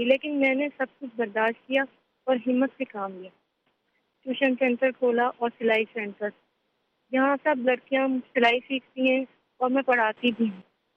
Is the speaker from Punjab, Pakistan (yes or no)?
no; Karachi, Sindh, Pakistan; میرا تعلق کراچی سے ہے. ہم پانچ بہن بھائی تھے, ابو ایک ٹیکسی ڈرائیور تھے